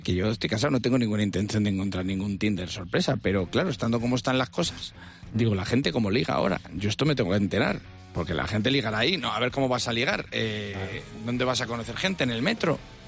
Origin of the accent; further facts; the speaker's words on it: Valladolid, Castile and León, Spain; cómo me recuerda a mi adolescencia en Valladolid.